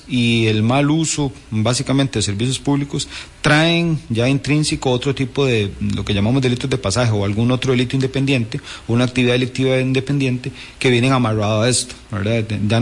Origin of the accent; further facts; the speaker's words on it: Costa Rica; yo considero que como costarricenses tenemos la obligación moral y ética de hacerlo